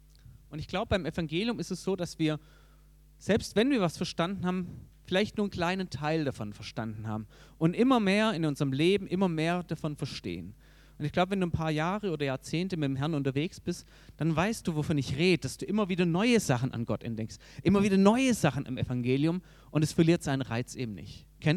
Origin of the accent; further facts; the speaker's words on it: Baden-Württemberg, Germany; ich merke, ich bin Schwabe